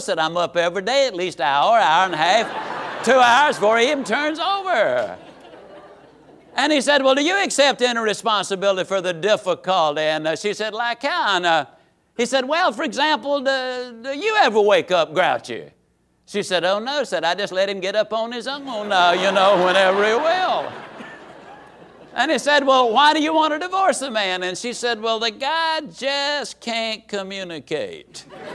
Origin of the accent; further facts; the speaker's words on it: Yazoo City, Mississippi, United States; small Mississippi town. Now, let me say something here. I can tease about my hometown for one very good reason. It's an amazing little town.